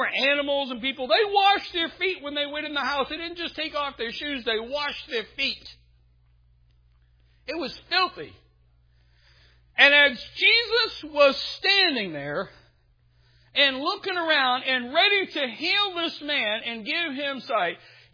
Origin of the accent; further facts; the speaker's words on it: Boston, Massachusetts, United States; I'm from Boston, the side that won.